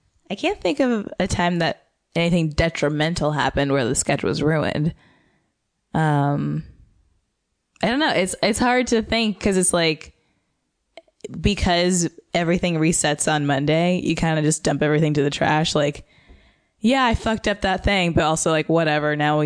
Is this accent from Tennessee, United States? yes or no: no; Indianapolis, Indiana, United States; No, I grew up in Indiana.